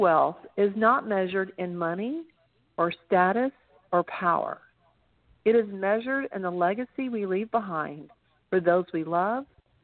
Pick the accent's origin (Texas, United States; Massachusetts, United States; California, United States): Texas, United States; I tell people, you know, I'm from Texas, we call them daddy